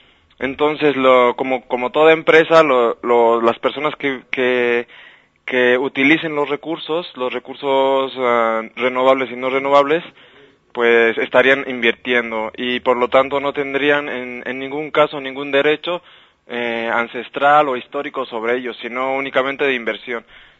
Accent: Bolivia; el agua en mi país, en Bolivia

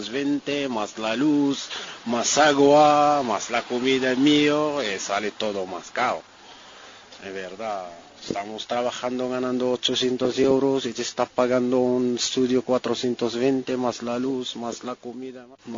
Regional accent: Morocco; Spanish is a second language; soy marroquí, de verdad, estoy marroquí.

